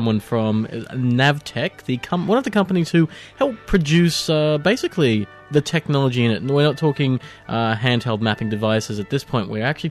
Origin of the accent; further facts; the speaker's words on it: Australia; I'm Australian and a bad one.